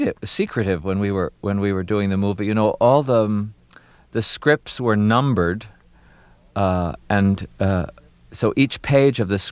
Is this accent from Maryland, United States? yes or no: yes; Baltimore, Maryland, United States; accent: Baltimore; I decided when I was working on 52 Pickup to use my Baltimore accent because I thought it would make the man more dangerous